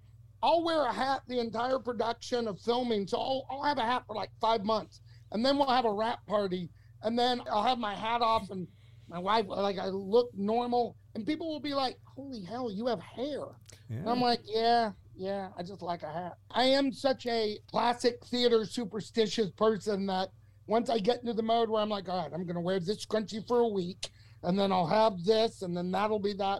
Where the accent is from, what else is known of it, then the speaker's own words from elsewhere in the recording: Texas, United States; I'm a kid from Texas, and I grew up loving...